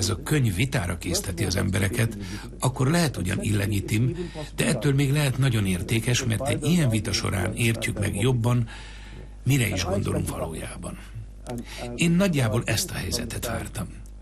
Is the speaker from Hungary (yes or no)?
no; Mumbai, Maharashtra, India; also born or lived in London; Amikor Indiába megyek, mindig úgy érzem, hazaérkezem. Az a hely, ahol születtem és ahol nevelkedtem, mindig megadja nekem ezt az érzést. A Bombayba utazom, mindig elfog egy érzés, amit hazaérkezéskor érez az ember. Elég sokat is járok Indiában, úgyhogy Bombay mindenképpen ilyen hely.